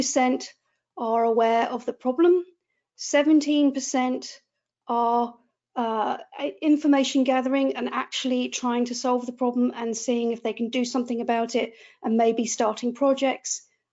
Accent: United Kingdom; But being British, I feel a bit guilty about when we're successful at the best of times.

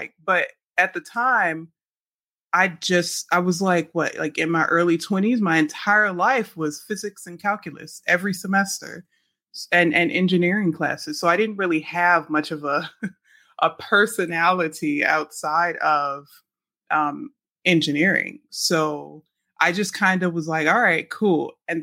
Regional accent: New Orleans, Louisiana, United States; now in West Coast, United States; I am from New Orleans, Louisiana, and I currently live on the West Coast.

